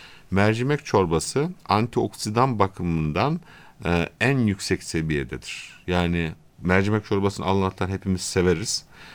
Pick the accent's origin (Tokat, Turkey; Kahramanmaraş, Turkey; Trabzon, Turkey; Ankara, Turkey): Kahramanmaraş, Turkey; Yani ben Maraşlıyım. Maraş'ta eskiden çok daha zeytin vardı mesela.